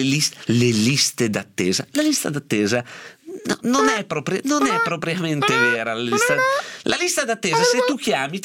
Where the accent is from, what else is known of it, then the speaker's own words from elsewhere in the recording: Uboldo, Lombardy, Italy; lo dico anch'io perché sono di Uboldo anch'io